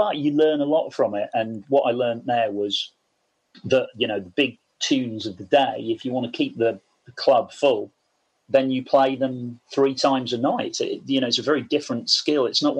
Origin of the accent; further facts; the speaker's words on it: Portishead, South West England, United Kingdom; So growing up in Portishead, we were... yeah, kind of maybe a half hour drive or so outside of Bristol.